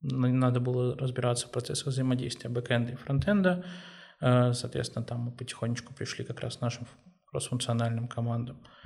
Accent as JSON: {"language": "Russian", "region": "Saint Petersburg", "country": "Russia", "tie": "born or raised there", "said": "Я коренной петербуржец."}